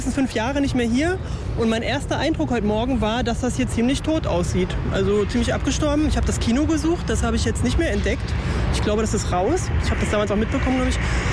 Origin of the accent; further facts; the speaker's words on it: Berlin, Germany; Als Berliner verirrt man sich eigentlich nicht hierher